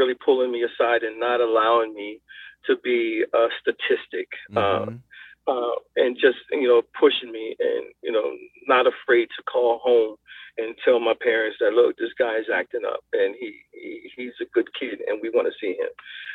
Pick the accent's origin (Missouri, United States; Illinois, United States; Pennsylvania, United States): Pennsylvania, United States; Philadelphia; I grew up in the Philadelphia area.